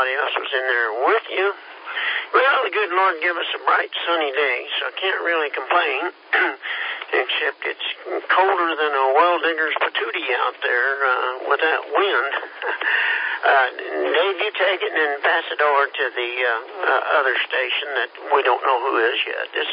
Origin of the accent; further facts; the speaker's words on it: Kansas, United States; I'm from Kansas.